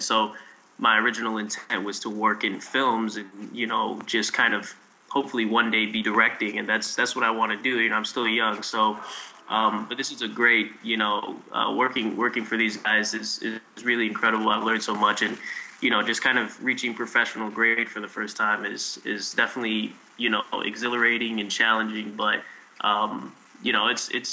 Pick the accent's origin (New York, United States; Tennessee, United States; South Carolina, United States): New York, United States; New York City; But I am born and raised in New York City.